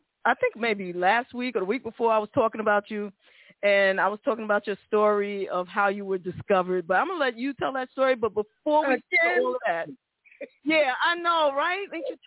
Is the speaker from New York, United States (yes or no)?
yes; Bronx, New York, United States; And you know what? There's something about us Bronx folk. You know, no matter where we end up on the map, it's still with us.